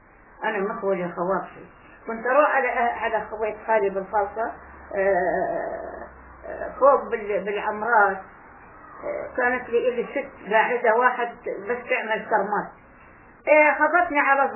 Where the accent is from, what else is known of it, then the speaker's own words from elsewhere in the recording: Palestine; moved away; لا لا لا بنيسان طلعنا احنا طلعنا من فلسطين بنيسان